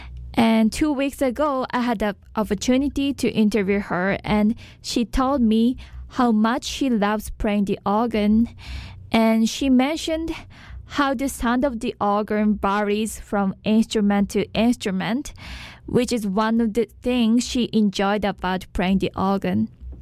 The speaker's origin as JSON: {"language": "English", "country": "Japan"}